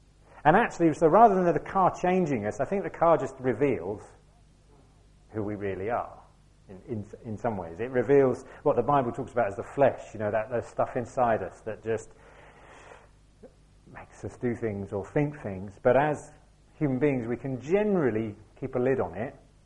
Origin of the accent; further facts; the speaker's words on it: United Kingdom; because that's, we're British, that's how we do.